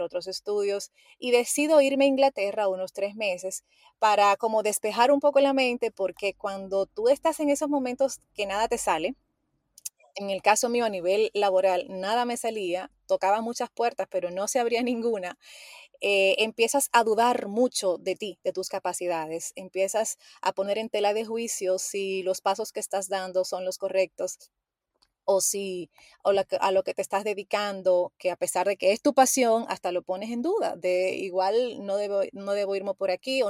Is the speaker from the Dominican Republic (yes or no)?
yes; Dominican Republic; sobre todo en República Dominicana, que es de donde soy yo